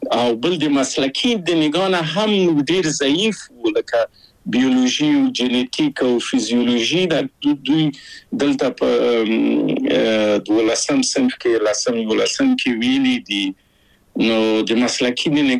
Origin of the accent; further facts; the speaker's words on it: Kabul, Afghanistan; زه له کابل په یو دولتي بورس چکسلواکیا ته راغلم.